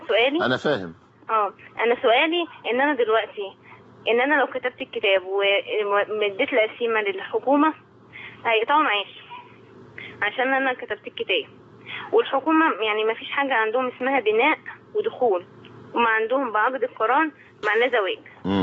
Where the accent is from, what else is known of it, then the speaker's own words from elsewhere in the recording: Mansoura, Dakahlia, Egypt; وانا من المنصورة